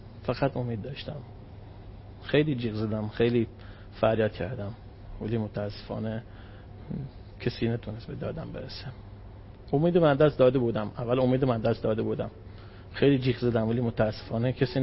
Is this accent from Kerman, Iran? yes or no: yes; Bam, Kerman, Iran; now in Kerman, Iran